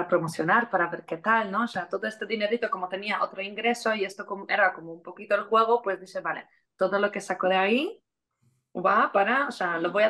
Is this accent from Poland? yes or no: yes; Poland; Spanish is a second language; soy de Polonia, soy polaca.